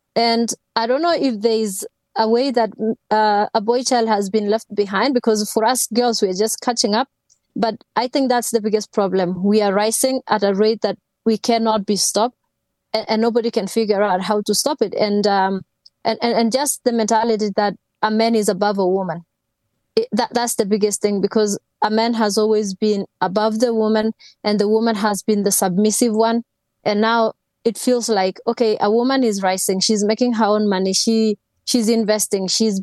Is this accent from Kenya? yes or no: yes; Kenya; English is a second language; moved away as an adult; now in United States; Because number one, I went to America to study at a very young age, right after high school. And I wasn't an athlete when I was back in Kenya.